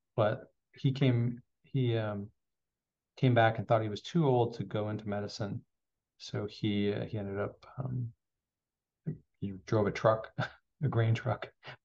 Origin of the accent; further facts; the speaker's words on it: Randolph, Vermont, United States; So I grew up in Vermont, went to public high school in Randolph Union High School, which was a five town union high school because the towns are pretty small there.